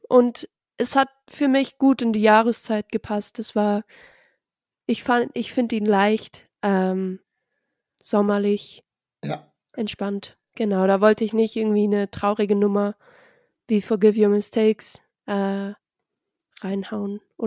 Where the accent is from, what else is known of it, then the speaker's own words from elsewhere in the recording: Germany; Und ich bin Deutsche, ich bin aber auch Kanadierin.